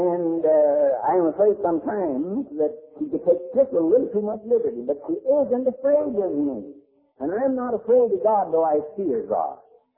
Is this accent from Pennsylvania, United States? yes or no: yes; Pennsylvania, United States; born there